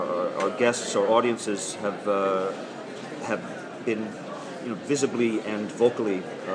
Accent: United States; moved away as an adult; But I've only just come here in January. I'm from the United States, and I wasn't sure how it would be perceived if I put on a kilt.

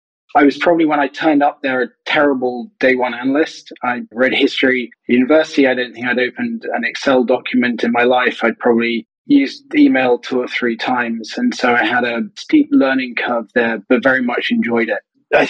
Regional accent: England, United Kingdom; But growing up in England and through the English system, and reading history at Oxford

